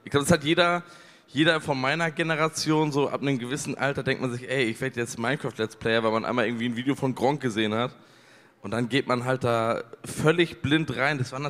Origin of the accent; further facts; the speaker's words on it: Lübeck, Schleswig-Holstein, Germany; ich hab meinen alten Steuerberater noch aus meiner Heimatstadt Lübeck